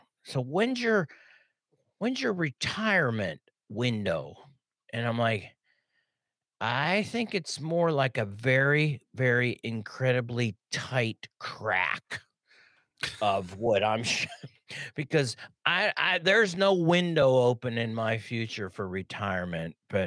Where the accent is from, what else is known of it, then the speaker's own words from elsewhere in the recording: Pittsburgh, Pennsylvania, United States; I don't understand why that's not Edinburgh, because I'm from Pittsburgh, and it's got the same ending.